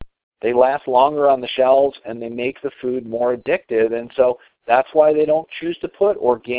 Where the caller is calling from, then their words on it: Colorado, United States; I'm calling in from Colorado tonight.